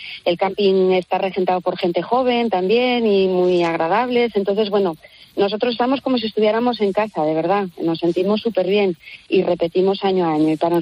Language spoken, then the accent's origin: Spanish; Oviedo, Asturias, Spain; Nosotros somos de Oviedo.